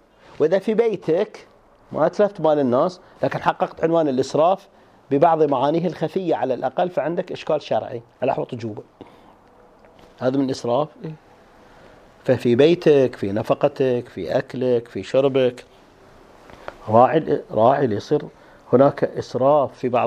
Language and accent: Arabic; Eastern Province, Saudi Arabia; accent: Hasawi; ما أقرأ على لهجتنا الحساوية